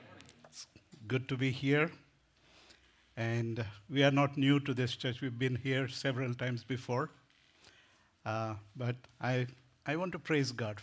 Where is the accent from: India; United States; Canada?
India; English is a second language; We have had some influence of British English growing up in India. So my language is all messed up.